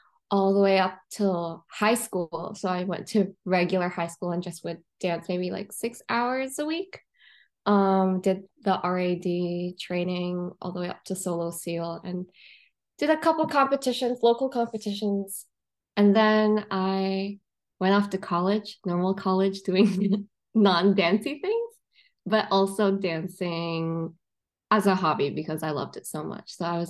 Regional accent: Hong Kong; I'm from Hong Kong. So I was an international student going to the US.

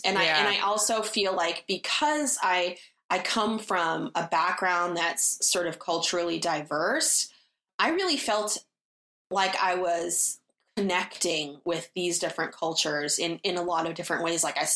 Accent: California, United States; which for me, like growing up in California, was very strange because anyone like that you knew that had money, they probably weren't going to live in an apartment.

